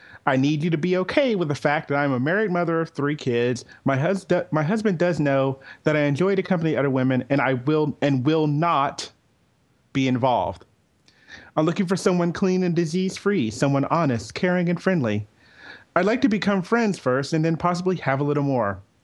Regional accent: Louisville, Kentucky, United States; I found this in my hometown of Louisville.

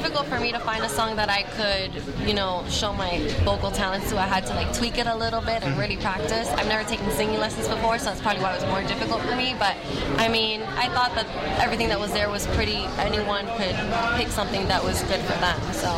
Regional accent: Miami, Florida, United States; since I'm from Miami and this is the first time I've ever seen snow.

